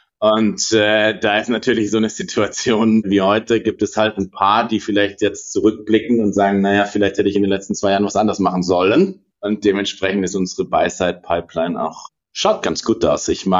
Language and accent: German; Baden-Württemberg, Germany; Ich bin selbst in einer Unternehmerfamilie, kleiner Unternehmerfamilie groß geworden in der Nähe von Karlsruhe.